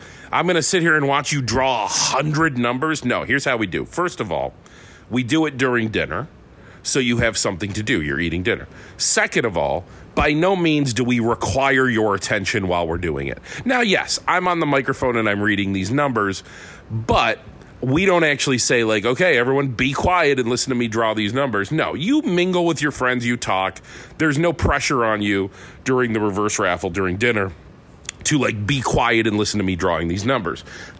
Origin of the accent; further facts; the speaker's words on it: Ohio, United States; now in Rochester, United States; Where I grew up in Ohio, like, every fundraiser is a reverse raffle. I come to Rochester.